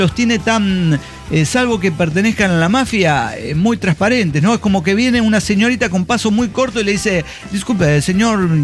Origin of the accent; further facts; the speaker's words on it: Ciudad Cuauhtémoc, Chihuahua, Mexico; born there; Nací en Ciudad Cuauhtémoc.